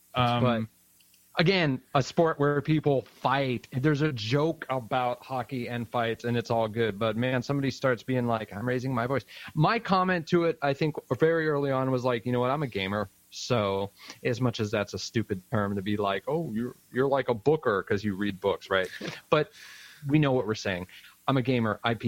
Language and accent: English; California, United States; Because I'm from the Bay Area, but you know, I'm up here in Seahawks country